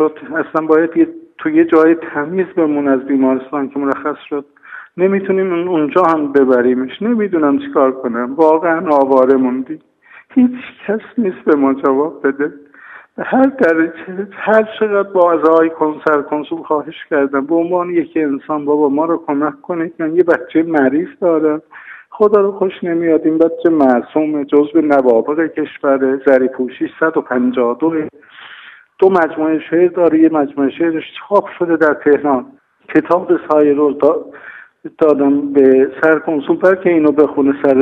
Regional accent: Iran; من به عنوان یک ایرانی، یک مسلمان، یک هموطن

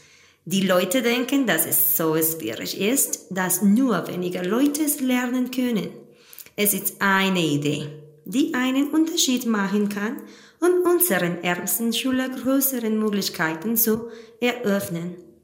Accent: Colombia; Ich komme aus Kolumbien.

